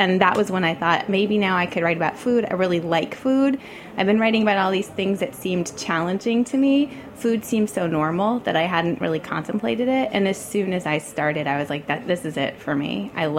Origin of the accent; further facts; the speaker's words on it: New York City, New York, United States; And growing up in New York City, my first, you know, job, my internship at a publication was at New York Magazine when I was in high school